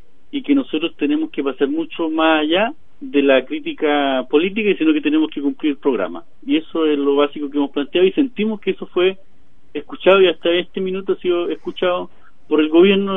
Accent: Purén, Araucanía, Chile; yo tengo 34 años y soy de la Araucanía, soy de Purén y pertenezco al pueblo mapuche.

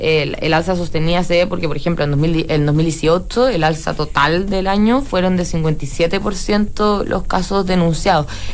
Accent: Punta Arenas, Magallanes, Chile; Sí, yo soy magallánica.

